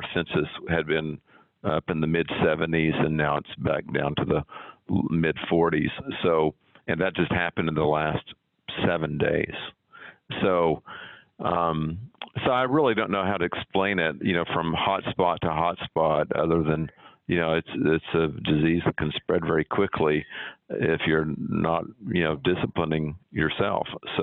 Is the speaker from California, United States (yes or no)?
no; Lubbock, Texas, United States; I'm from Lubbock, Texas. Yeah, I grew up in West Texas.